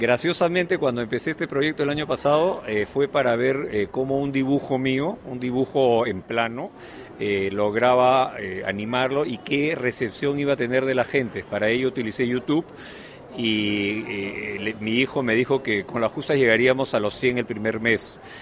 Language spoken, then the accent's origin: Spanish; Peru; Hungría siempre me ha jalado desde antes de ser húngaro. Digo esto porque yo, siendo peruano, viajar a Europa era muy difícil por el pasaporte.